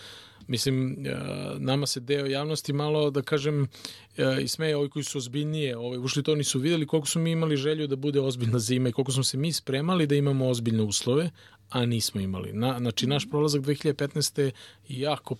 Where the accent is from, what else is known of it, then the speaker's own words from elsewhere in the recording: Serbia; Jer obično stariji ljudi guraju kod nas u Srbiji sve vezano za istoriju i bitne stvari